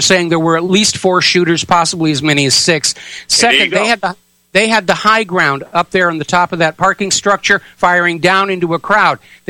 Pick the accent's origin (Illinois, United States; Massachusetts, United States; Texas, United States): Massachusetts, United States; Boston; born there; Okay, well, I was born in Boston.